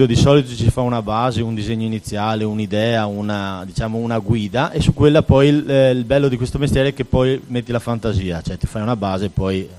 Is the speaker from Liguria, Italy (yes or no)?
no; Murano, Veneto, Italy; io vengo da Murano